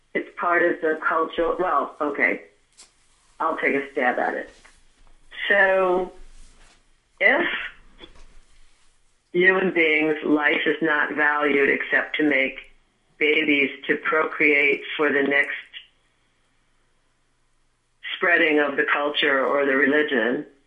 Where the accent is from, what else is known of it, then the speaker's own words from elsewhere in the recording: Oceanside, New York, United States; I'm from Oceanside. I just want to tell you.